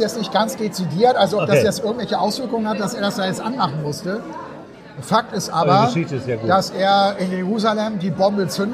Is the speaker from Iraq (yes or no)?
no; Switzerland; was ist bei uns im Land eigentlich los, dass solche Menschen hier bei uns in der Schweiz damit so losfliegen können.